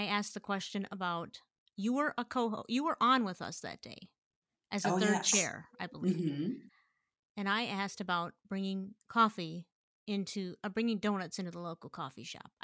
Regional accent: Michigan, United States; when I was growing up in Michigan, people would go to bars and do pull tabs.

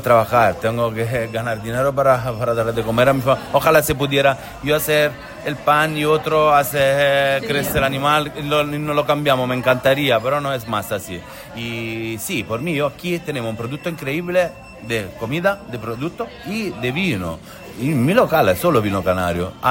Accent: Naples, Campania, Italy; yo vengo de una tierra que es un paraíso. Yo vengo de Nápoles, que por mí, ser de parte, es la ciudad más guapa del mundo.

